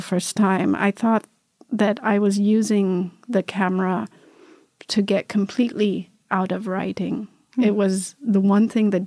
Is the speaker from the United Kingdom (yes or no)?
no; Ethiopia; now in United States; of us who are diaspora, also like I am, I'm also based in the United States. I am Ethiopian, but I'm also American.